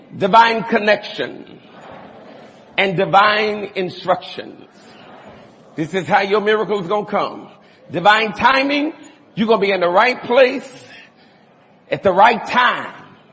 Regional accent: Chicago, Illinois, United States; So, I'm from Chicago. I'm from the hood. I'm from poverty.

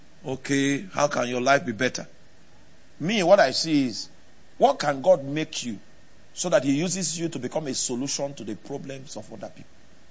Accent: Nigeria; Not because I'm a Nigerian.

